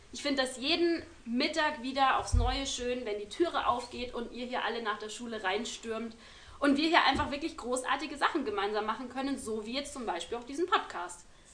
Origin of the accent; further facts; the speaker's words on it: Munich, Bavaria, Germany; musste dann als Münchner Besucherin was erzählen.